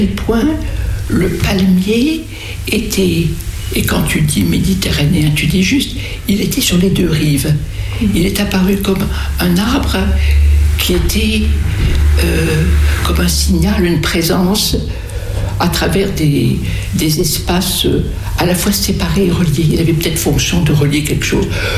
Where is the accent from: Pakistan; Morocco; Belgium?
Morocco; Mon enfance au Maroc n'était pas près des palmiers, c'était plutôt les mimosas et les eucalyptus, voire les chênes verts.